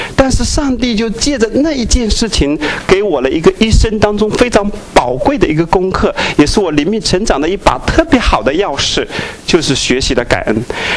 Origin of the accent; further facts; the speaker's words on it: China; 然后好像我们中国人把人家的自行车给偷走了